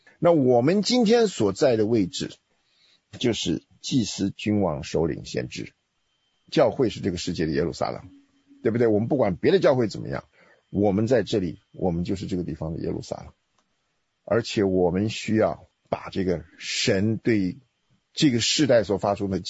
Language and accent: Chinese; China